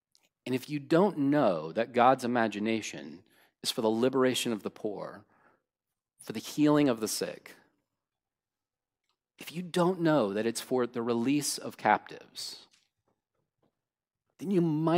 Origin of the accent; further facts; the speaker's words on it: San Bernardino, California, United States; Because yes, I'm from San Bernardino, don't tell anybody that.